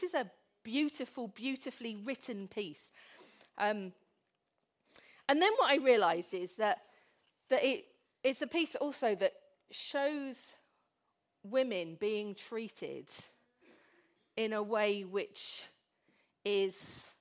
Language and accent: English; Derby, East Midlands, United Kingdom; I'm from Derby.